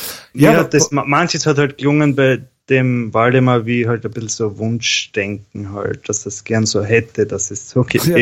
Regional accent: Graz, Styria, Austria; Ich komme aus Graz Umgebung.

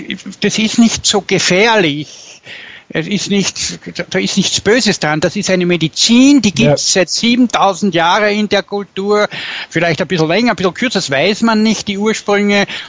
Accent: Linz, Upper Austria, Austria; bin aus Linz

